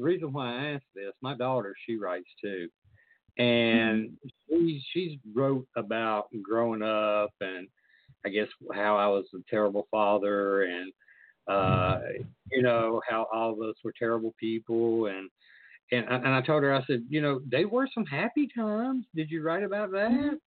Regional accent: Virginia, United States; I'm from that part of Virginia where we got our ass kicked in the Civil War.

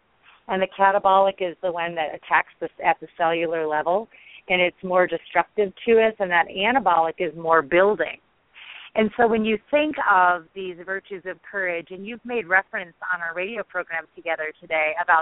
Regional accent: Minnesota, United States; also born or lived in Colorado; I grew up in Minnesota, and we had lakes, you know, that's the land of, you know, 10,000 lakes plus.

